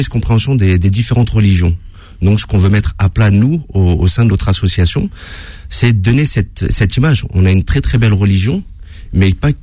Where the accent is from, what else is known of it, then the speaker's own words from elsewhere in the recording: Villeparisis, Île-de-France, France; j'ai grandi dans une cité. J'ai grandi, ça fait plus de 40 ans que je suis... J'ai 42 ans, je suis né à Villeparisis, j'ai grandi à Villeparisis.